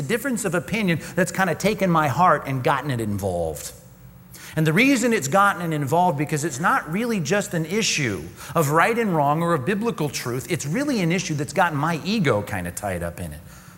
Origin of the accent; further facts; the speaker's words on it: Long Beach, California, United States; I grew up in Long Beach, went to Long Beach Wilson, raw Bruins, go, you know, red and gold.